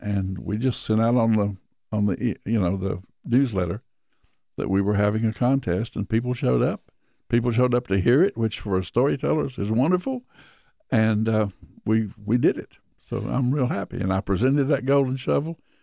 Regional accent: Elizabethton, Tennessee, United States; also born or lived in Mountain City; I was born in Mountain City, Tennessee, which is a very colorful name for a storyteller.

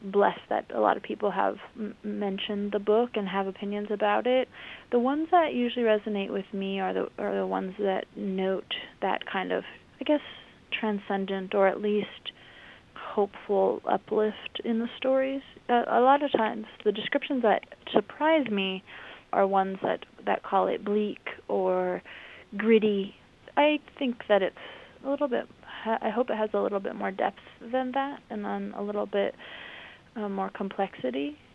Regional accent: Tecopa, California, United States; I was born in Bishop, California, which is on the west edge of Death Valley National Park. I grew up on the southern edge of Death Valley in the Mojave Desert in a really small town called Tecopa, California

